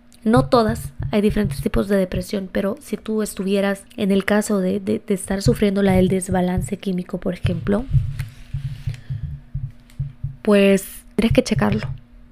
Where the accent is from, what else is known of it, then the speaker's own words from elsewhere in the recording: El Salvador; He escuchado muchas influencers de diferentes países también, no solo El Salvador, de donde yo soy